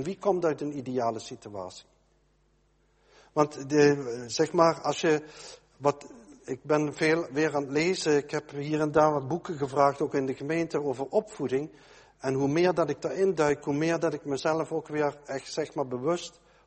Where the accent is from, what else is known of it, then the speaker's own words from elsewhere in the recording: Netherlands; we zijn toch als Nederlanders erg